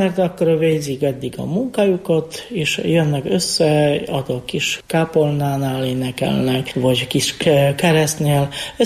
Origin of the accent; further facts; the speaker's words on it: Bielsko-Biała, Silesian Voivodeship, Poland; Hungarian is a second language; Én déli részből származom, Bielszkobja a nevű városból. Ez ipari város, 190 ezeren laknak mostanában ebben a városban.